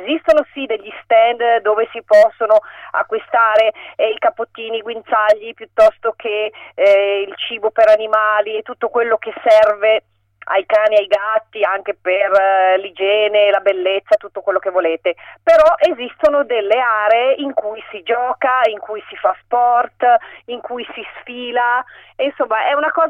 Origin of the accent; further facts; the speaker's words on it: Milan, Lombardy, Italy; Abbiamo cominciato da Milano perché siamo milanesi